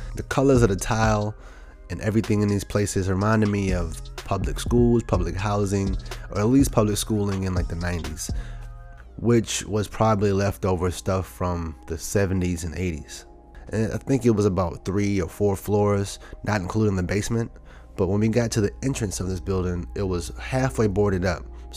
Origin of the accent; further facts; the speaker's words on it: Maryland, United States; there's an abandoned building where we grew up in Maryland